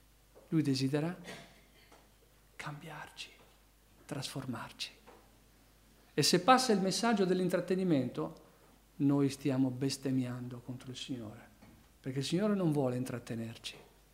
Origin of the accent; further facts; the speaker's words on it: Narni, Umbria, Italy; ma è il mio paese, perché Narni si chiamava Narnia al tempo dei Romani, e poi dopo è cambiato successivamente in Narni, una città antichissima che c'era prima di Roma